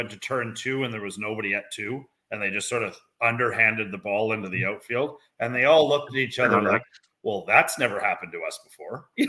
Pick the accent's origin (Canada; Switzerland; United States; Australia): Canada; And I'm Canadian, so it's even worse.